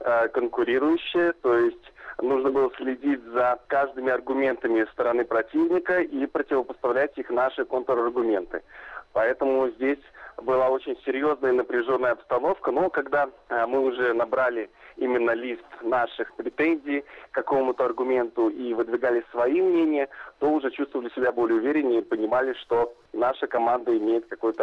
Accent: Vitebsk, Vitebsk Region, Belarus; я из Витебска, он из Минска.

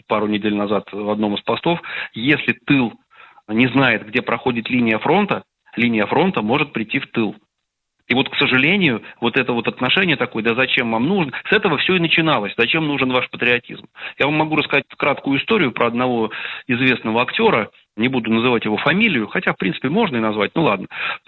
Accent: Pskov Oblast, Russia; просто потому, что я вырос на Псковщине, а Псковщина граничит с Беларусью

